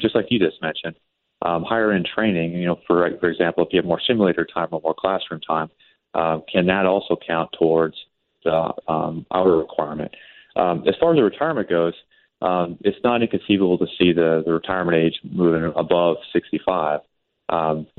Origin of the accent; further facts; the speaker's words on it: Montana, United States; I grew up in Montana, a small, and, you know, Billings was my airline, or my airport.